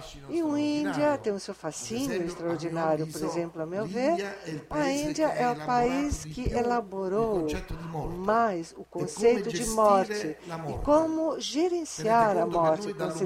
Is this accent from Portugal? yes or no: no; Southern Italy, Italy; now in Brazil; o mais próximo ao Brasil do sul da Itália, de onde eu venho.